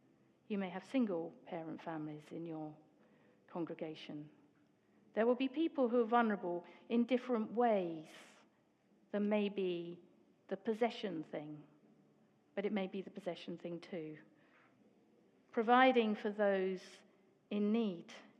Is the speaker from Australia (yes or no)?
no; England, United Kingdom; But my French friend tells me it's because I'm English, and us English are really a bit miserable.